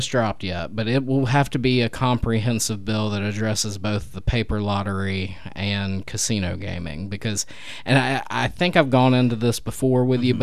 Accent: Opelika, Alabama, United States; I grew up in Opelika. We're right there next to Georgia.

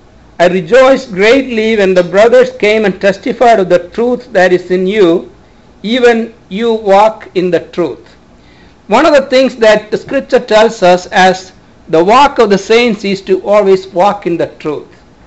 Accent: India; Many times, especially the ones that we grew up in India

